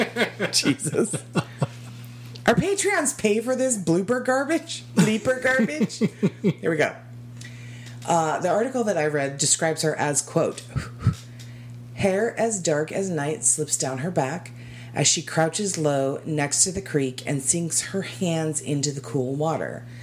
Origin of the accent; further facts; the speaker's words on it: Arizona, United States; Now, being born and raised in Arizona, I can tell you that Launa Canyon in Arizona is nothing I've ever heard of before